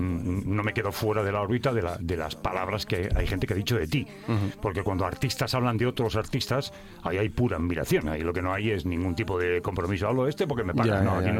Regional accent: Barcelona, Catalonia, Spain; Yo soy de Barcelona

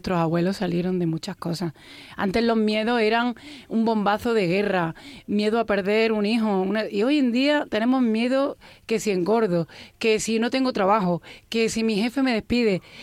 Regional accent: Granada, Andalusia, Spain; estar en Granada por primera vez después de tantísimos años, grabando en mi tierra, el primer videoclip en Granada

